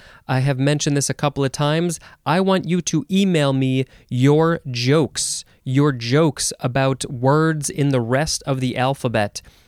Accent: Chicago, Illinois, United States; I say dove. I grew up in the Chicago area.

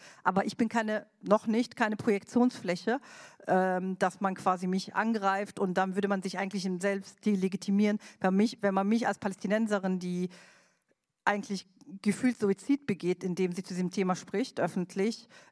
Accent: Berlin, Germany; ich bin Berlinerin

